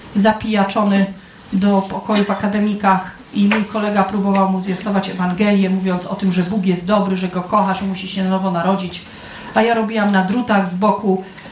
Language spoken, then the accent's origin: Polish; Silesian Voivodeship, Poland; bo ja jestem ze Śląska